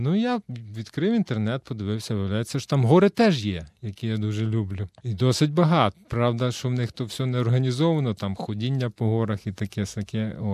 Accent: Lviv, Lviv Oblast, Ukraine; now in Ecuador; Почнемо з того, що я зі Львова.

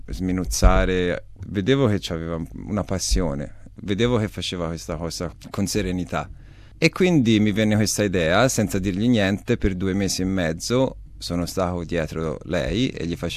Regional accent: Tuscany, Italy; Io sono naturale, sono italiano, sono toscano, maremmano

